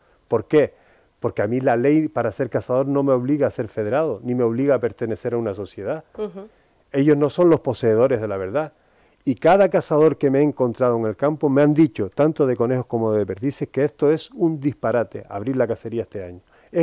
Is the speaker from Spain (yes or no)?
yes; Canary Islands, Spain; Yo quería venir a Fuerteventura porque es la tierra donde yo nací, donde me crié, donde me encantaba la naturaleza de esta isla hace 20 años.